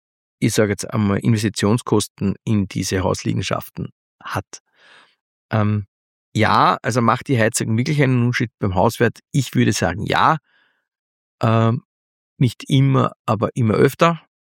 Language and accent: German; Austria; bei uns in Österreich